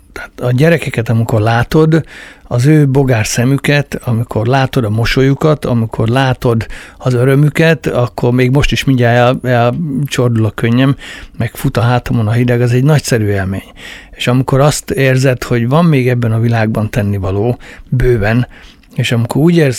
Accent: Hungary; Kicsit hasonlítanám ahonnan én jöttem faluról, a régi falusi Magyarországra is.

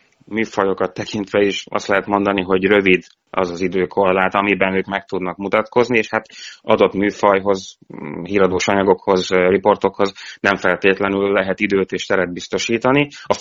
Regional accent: Nyékládháza, Borsod-Abaúj-Zemplén, Hungary; És hát én nyéklátházi származású vagyok

